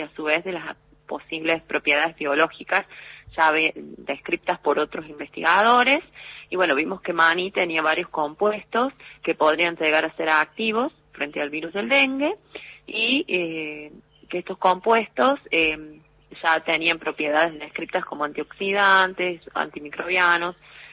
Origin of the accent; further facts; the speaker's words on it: Córdoba, Argentina; vale, ya se nota, ¿no?